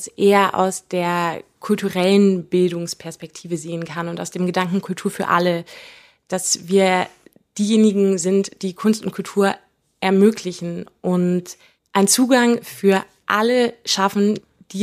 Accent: Lower Saxony, Germany; Ich komme aus Niedersachsen

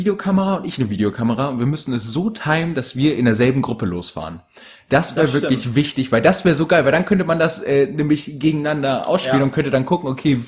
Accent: Lower Saxony, Germany; vor den Toren Hannovers findet da statt, wo ich aufgewachsen bin

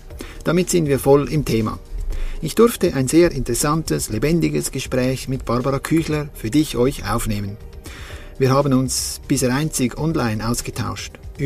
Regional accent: Switzerland; wir sind ja beide Schweizer, Schweizerinnen und Schweizer

